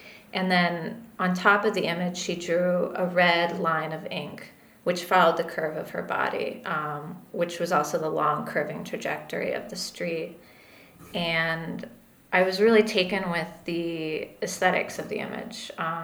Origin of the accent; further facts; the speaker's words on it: Venice Beach, California, United States; moved away as an adult; also born or lived in New York; now in Basel, Switzerland; I'm a poet and critic from Southern California. I'm originally from Venice Beach, and then I went to school in New York, where I ended up living for many years